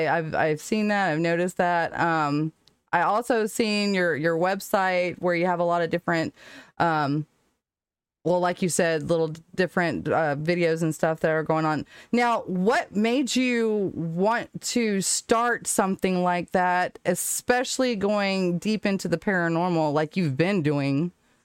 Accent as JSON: {"language": "English", "region": "Alabama", "country": "United States", "said": "then Alabama started coming up this last year, and I think I'm leaning towards my home state."}